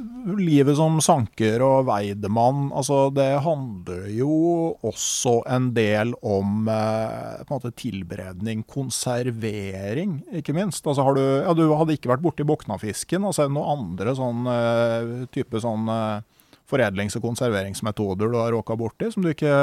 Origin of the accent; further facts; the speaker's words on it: Gausdal, Innlandet, Norway; da jeg vokste opp i Gausdal, så fikk de jo rakfisk i butt på butikken